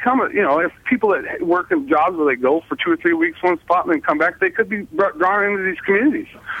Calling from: Cake, Alaska, United States; Yeah, I'm calling here from Cake, Alaska, and we have a lot of the same problems here.

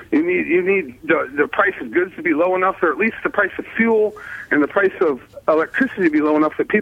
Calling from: Cake, Alaska, United States; Yeah, I'm calling here from Cake, Alaska, and we have a lot of the same problems here.

